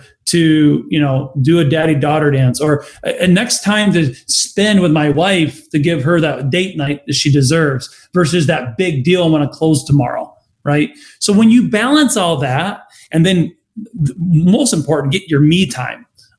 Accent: Ireland; I call it the end of the rainbow. I'm Irish.

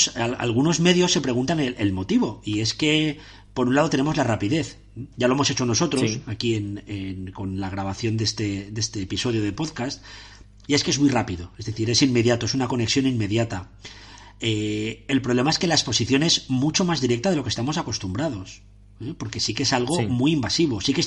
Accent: Valencian Community, Spain; en mi pueblo, en Valencia

